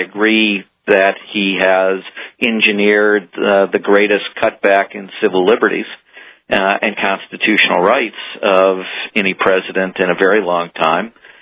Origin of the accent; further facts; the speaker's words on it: Midwest, United States; All right. I'm a Midwesterner.